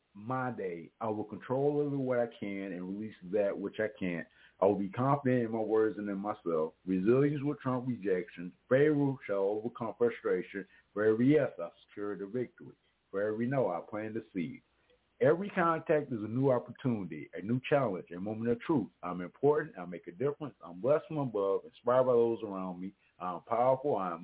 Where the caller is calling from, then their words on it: Mesa, Arizona, United States; CEO, and I'm calling from Mesa, Arizona.